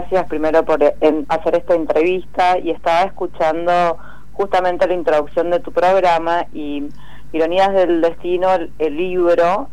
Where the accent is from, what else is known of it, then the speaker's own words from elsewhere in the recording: Mendoza, Argentina; now in Buenos Aires, Argentina; yo soy del interior de Mendoza, vine a vivir a Buenos Aires y me enfermé de insomnio.